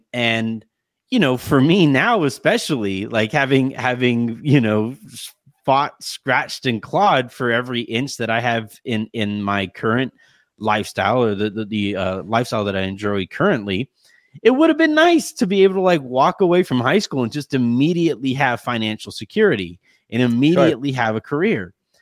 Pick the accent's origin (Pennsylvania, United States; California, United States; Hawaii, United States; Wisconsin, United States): California, United States; Yorba Linda; So I grew up in a very affluent area. I grew up in Yorba Linda, California. It is one of the richest kind of communities in the country.